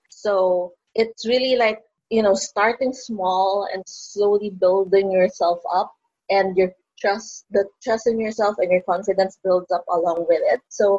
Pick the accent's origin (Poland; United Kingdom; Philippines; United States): Philippines; Manila, Metro Manila; as a teenager growing up in Manila.